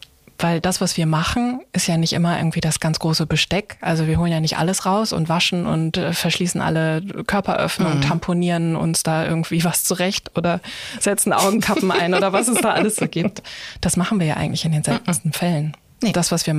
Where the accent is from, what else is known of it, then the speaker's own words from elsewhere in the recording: Lower Saxony, Germany; ich komme aus Ostfriesland